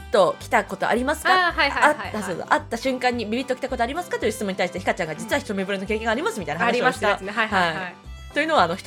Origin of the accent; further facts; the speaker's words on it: Yokohama, Kanagawa, Japan; 私は横浜出身で今は沖縄で子育てをしています。